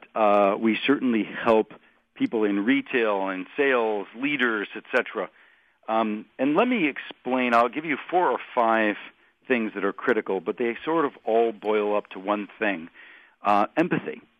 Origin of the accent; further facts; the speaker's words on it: Pittsburgh, Pennsylvania, United States; growing up in Pittsburgh, an immigrant Italian family, the struggles that my family had in the 70s of being unemployed